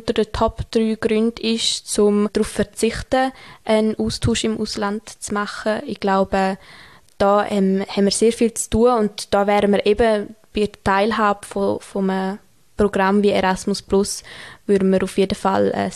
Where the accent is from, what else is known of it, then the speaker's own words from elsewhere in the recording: Graubünden, Switzerland; moved away as an adult; now in Bern, Switzerland; Und zwar, ich bin aufgewachsen im Engadin.